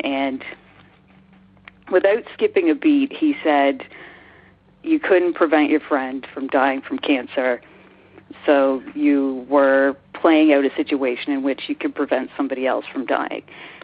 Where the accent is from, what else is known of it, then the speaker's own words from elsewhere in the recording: Toronto, Ontario, Canada; I'm from Toronto, Canada.